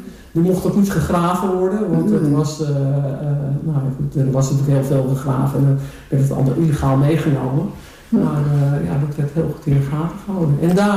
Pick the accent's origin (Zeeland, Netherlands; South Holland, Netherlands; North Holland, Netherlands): North Holland, Netherlands; Haarlem; born or raised there; now in Texel, Netherlands